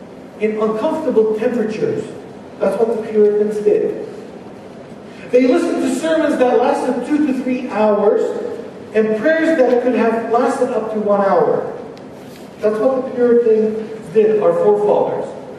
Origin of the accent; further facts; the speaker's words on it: United States; Look, we are Americans at the end of the day, and I am an American too, believe it or not, whether you like it or not, as well.